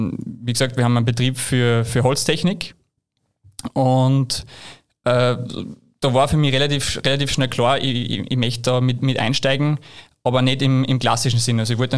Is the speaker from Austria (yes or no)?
yes; Upper Austria, Austria; Also wir kommen wirklich vom Land, sehr kleine Dörfer in der Nähe vom Attersee. Ich komme aus Gampern